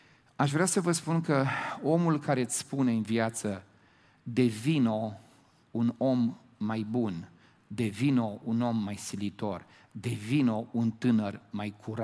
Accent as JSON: {"language": "Romanian", "region": "Moldavia", "country": "Romania", "tie": "born or raised there", "said": "Eu sunt român, sunt crescut în România, sunt moldovean"}